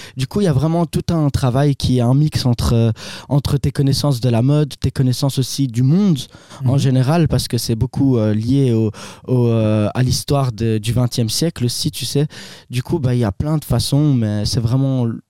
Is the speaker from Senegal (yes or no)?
no; Belgium; born there; Alors, moi, je vais sur mes 27 ans, je suis égyptien, du coup d'origine, mais je suis né ici.